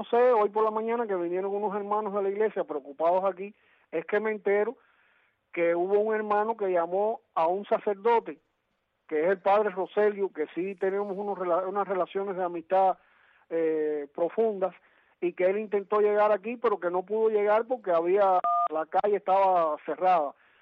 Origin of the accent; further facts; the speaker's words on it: Cuba; ¿cómo yo voy a querer un mal para mi pueblo cubano?